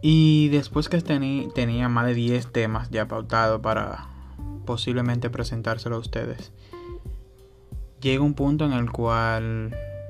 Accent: Dominican Republic; soy de la República Dominicana y he creado este proyecto en un tiempo de pandemia, tiempo de recogimiento

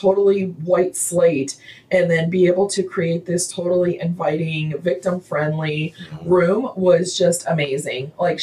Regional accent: Buffalo, New York, United States; I was born and raised in Buffalo.

